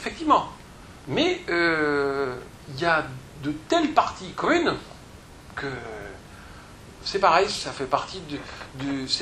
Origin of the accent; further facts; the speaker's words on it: Marseille, Provence-Alpes-Côte d'Azur, France; Je suis marseillais.